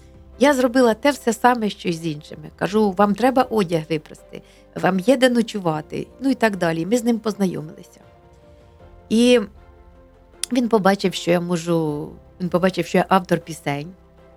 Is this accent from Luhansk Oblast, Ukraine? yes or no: no; Cherkasy Oblast, Ukraine; now in Kyiv, Ukraine; Я вже була киянкою, і бо я родом з Черкащини.